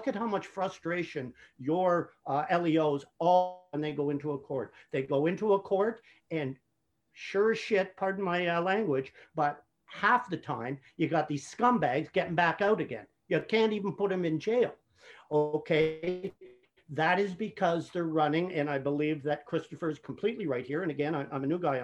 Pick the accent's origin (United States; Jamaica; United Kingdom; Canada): Canada; my suggestion as a Canadian to my brother American